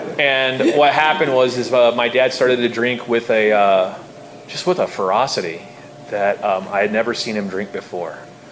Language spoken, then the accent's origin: English; Artesia, California, United States; And I grew up in Artesia. If you know where that's at, I'm sorry. It's a city best seen in a rear-view mirror, you know. It's a suburb of Long Beach where I make my home today.